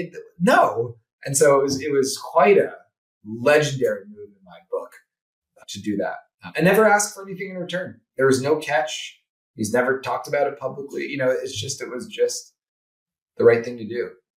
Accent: Los Angeles, California, United States; And I grew up getting driven around Los Angeles by him

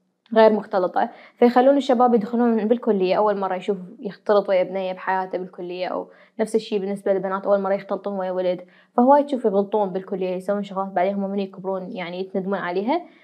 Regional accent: Iraq; احنا جايين اثنيناتنا من different backgrounds، وين كنا اثنيناتنا عراقيين وعايشين بنفس البقعة

